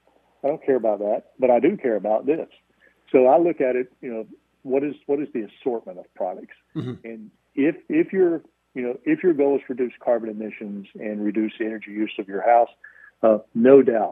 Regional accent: North Wilkesboro, North Carolina, United States; I'm from North Carolina, up around North Wilkesboro.

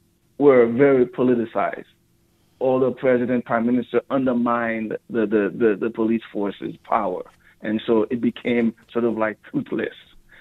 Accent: United States; I'm an American of Haitian ancestry. I'm an American citizen.

